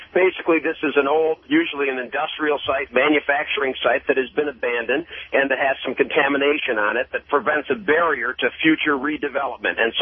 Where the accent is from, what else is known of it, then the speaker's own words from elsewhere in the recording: Pontiac, Michigan, United States; my former hometown, my hometown of Pontiac.